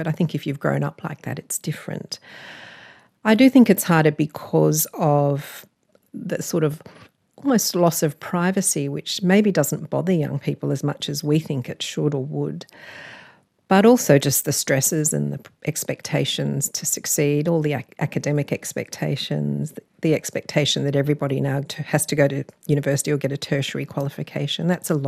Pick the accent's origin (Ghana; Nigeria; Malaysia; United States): Malaysia; now in Australia; The food here was no comparison to the food I grew up with eating in Malaysia.